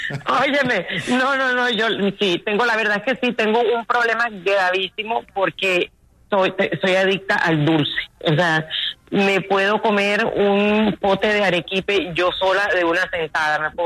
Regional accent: Colombia; me encanta que la gente sepa que yo soy colombiana y me da muchísimo orgullo.

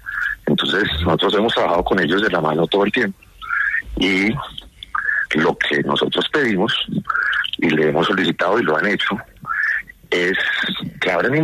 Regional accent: Colombia

